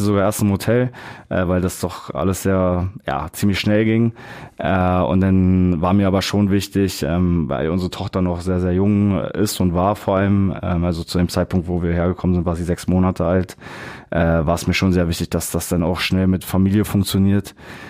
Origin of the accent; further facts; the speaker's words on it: Berlin, Germany; Ich bin in Berlin aufgewachsen.